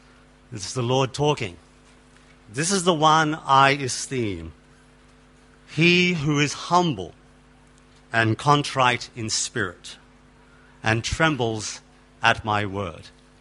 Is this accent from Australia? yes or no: yes; Australia; I'm from Australia.